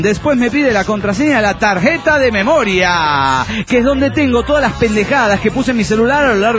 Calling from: Costa Rica; de Costa Rica.

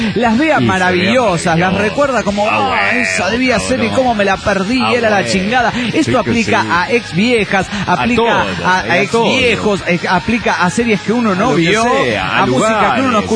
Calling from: León, Guanajuato, Mexico; de León, Guanajuato, México.

